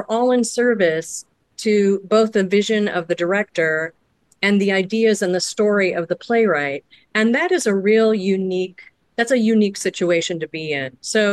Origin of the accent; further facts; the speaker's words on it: Chicago, Illinois, United States; And I come from Chicago, where a lot of new stuff is like, new plays come from everywhere